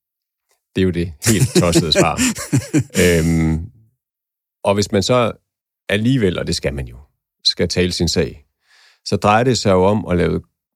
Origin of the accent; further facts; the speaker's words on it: Jutland, Denmark; Jeg er fra det mørke Jylland, så det skal heller ikke love for meget.